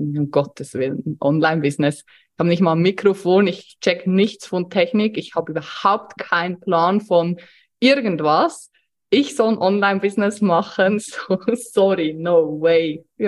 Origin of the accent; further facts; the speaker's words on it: Switzerland; now in Austria; Wie man unschwer hören kann, komme ich nicht aus Deutschland, auch nicht aus Österreich, obwohl ich hier seit 5 Jahren lebe. Ich komme aus der Schweiz, bin vor 5 Jahren hier nach Österreich gezogen und lebe mittlerweile in unserem eigenen Haus.